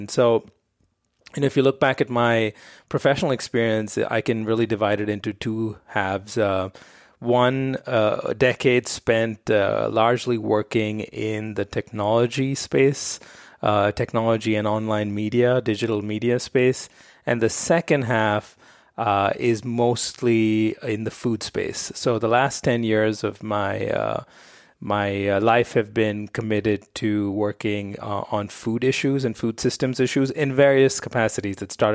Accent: Mumbai, Maharashtra, India; born or raised there; English is a second language

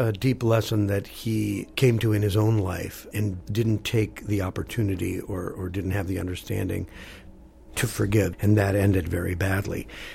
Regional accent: Green Bay, Wisconsin, United States; I grew up in Green Bay, for God's sake.

